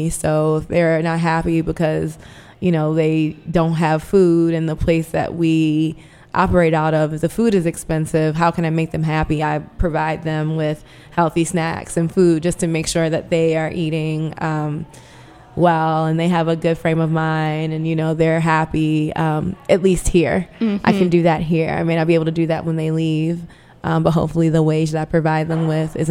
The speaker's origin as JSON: {"language": "English", "town": "Baltimore", "region": "Maryland", "country": "United States", "tie": "born or raised there", "said": "Baltimore, as much as I love my hometown, I didn't feel as though my career would grow beyond where it was."}